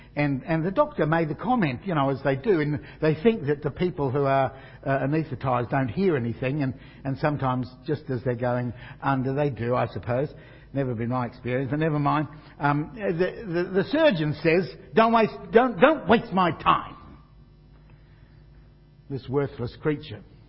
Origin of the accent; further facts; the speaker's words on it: Broken Hill, New South Wales, Australia; Now, years ago, I grew up in Broken Hill